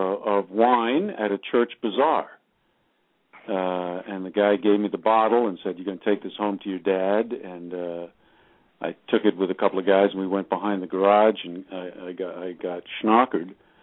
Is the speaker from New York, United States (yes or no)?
yes; New York City, New York, United States; I'm from New York City originally. I grew up in an alcoholic family.